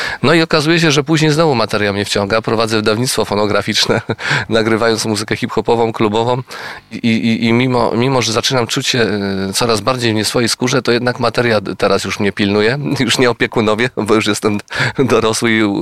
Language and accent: Polish; Gniezno, Greater Poland Voivodeship, Poland; Rodzice nie mieli o tym akurat pojęcia, bo wywodzę się z Gniezna, gdzie całe szczęście taka szkoła była.